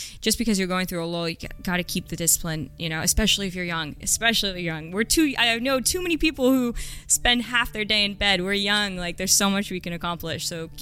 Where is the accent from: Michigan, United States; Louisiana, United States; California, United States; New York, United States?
California, United States; Roseville; Yeah, so I grew up in Roseville.